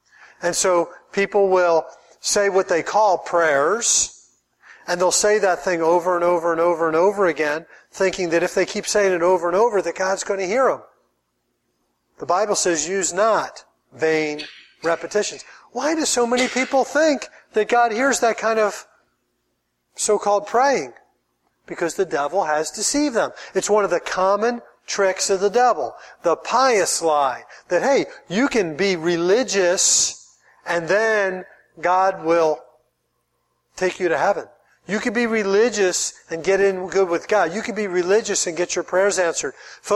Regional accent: United States; You know, I grew up in America.

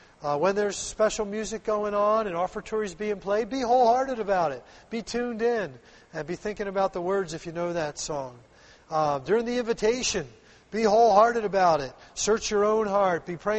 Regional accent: Philadelphia, Pennsylvania, United States; I grew up in Philadelphia, pretty rough down there, you know.

